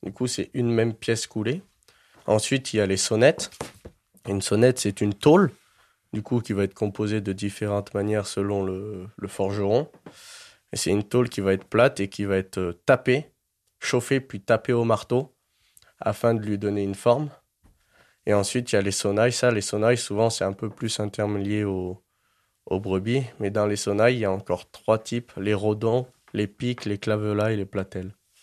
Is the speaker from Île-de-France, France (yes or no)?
no; Grenoble, Auvergne-Rhône-Alpes, France; j'ai pas forcément grandi dans ce milieu-là, car j'ai grandi à Grenoble, j'étais dans des quartiers